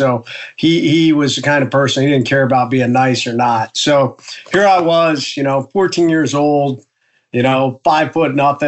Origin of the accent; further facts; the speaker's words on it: Ohio, United States; born there; moved away; also born or lived in North Carolina / South Carolina / Florida / Virgin Islands; So I lived all up and down the East Coast. I was born in Ohio.